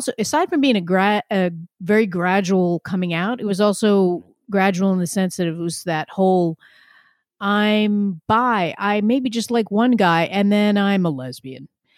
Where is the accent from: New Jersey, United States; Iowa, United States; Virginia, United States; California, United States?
New Jersey, United States; New Jersey, northern New Jersey.